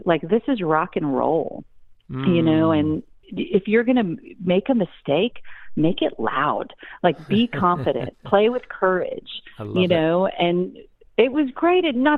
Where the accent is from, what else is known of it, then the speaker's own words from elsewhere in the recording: Texas, United States; also born or lived in Shreveport; You know, growing up in Northeast Texas and Shreveport, it's a little bit different of a vibe than Austin was